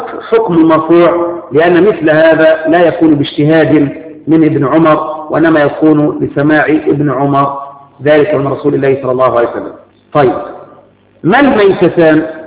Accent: Egypt; الجراد هو مثل الذي نسميه عندنا في مصر، نسميه عندنا هنا الذي نسميه النفطاط.

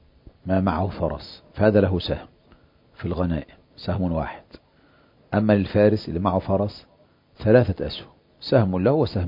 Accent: Egypt; now in United States; هل تسوي بيني أنا كمصري في أمريكا وبين الأمريكي؟

